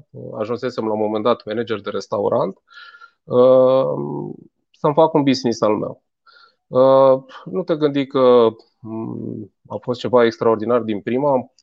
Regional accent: Romania; moved away; Am început să lucrez prin Italia și în Spania. Bineînțeles, acolo, ca român, mai instalam eu niște Windows-uri

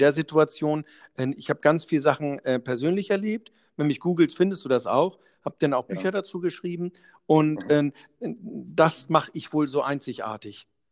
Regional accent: Husum, Schleswig-Holstein, Germany; Ich bin aus Husum, das heißt, wenn du an der Nordsee bist

